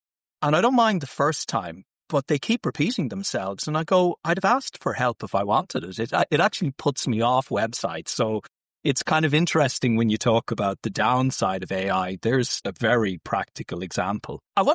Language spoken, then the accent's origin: English; Ireland; Being Irish